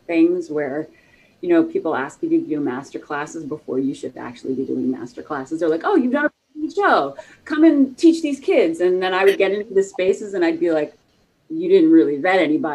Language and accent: English; the South, United States; and I grew up like in the South.